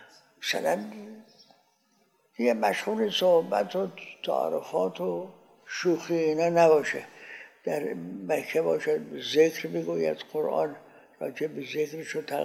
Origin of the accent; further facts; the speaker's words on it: Iran; گفت شما اهل کجایید؟ گفتم ما ایرانی هستیم.